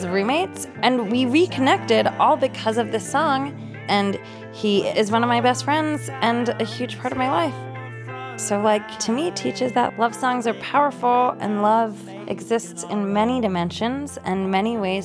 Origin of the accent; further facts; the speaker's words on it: Brooklyn, New York, United States; now in San Francisco, United States; I'm from Brooklyn, but I live in San Francisco.